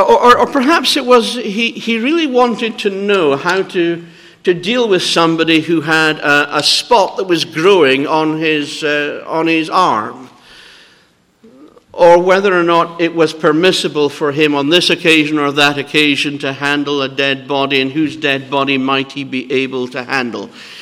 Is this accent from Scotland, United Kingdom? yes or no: yes; Edinburgh, Scotland, United Kingdom; I grew up in Edinburgh